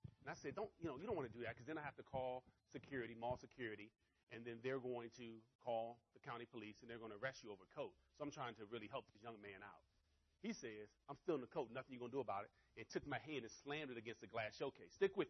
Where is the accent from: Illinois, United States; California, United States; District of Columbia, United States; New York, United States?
District of Columbia, United States; Washington; Not because I'm from the Washington, D.C. area